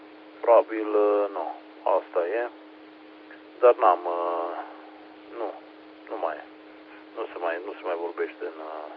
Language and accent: Romanian; Transylvania, Romania; am stat ardelenește, cum noi să stăm, apăsat, brutal așa, în liniște